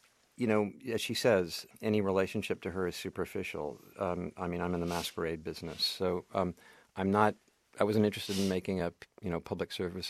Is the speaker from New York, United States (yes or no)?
no; Portland, Oregon, United States; I was from Portland, Oregon, and Portland, Oregon, was sort of a required stop in a dying art form.